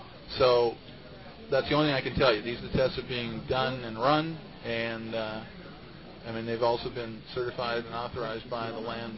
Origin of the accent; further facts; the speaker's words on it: Indonesia; Sell product in my home country of Indonesia.